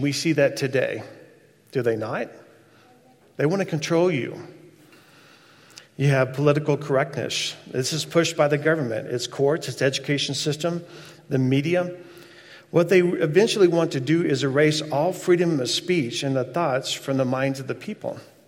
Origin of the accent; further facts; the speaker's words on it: Texas, United States; that's a hard word for me to say, I'm from Texas.